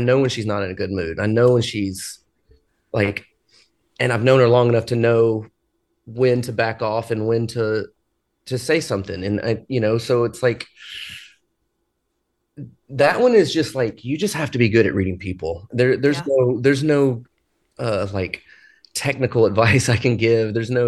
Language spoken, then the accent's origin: English; Texas, United States; Well, I come from Texas where there's zero seasons.